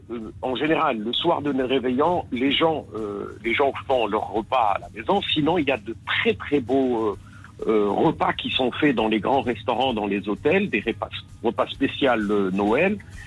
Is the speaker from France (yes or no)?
no; Algeria; also born or lived in Qatar; Je suis algéro-qatari. Je suis algérien, mais je suis qatari aussi.